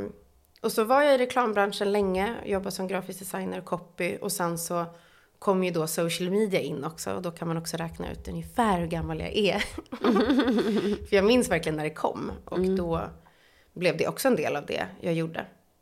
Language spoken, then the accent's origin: Swedish; Stockholm, Stockholm County, Sweden; Jag är ju från Stockholm från början, som säkert många redan hör.